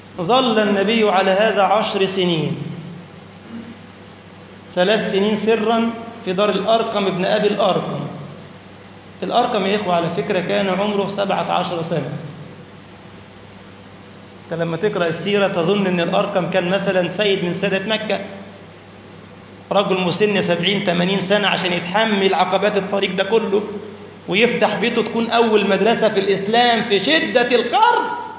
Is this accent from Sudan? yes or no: no; Egypt; مش وقف كده في بلدنا مصر